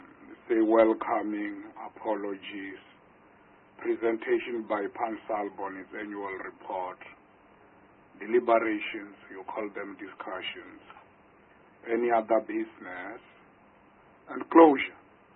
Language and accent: English; South Africa; first language Venda; English is a second language; My mother tongue is Tshivenda. If now I just go on in Tshivenda and there are no translation mechanisms here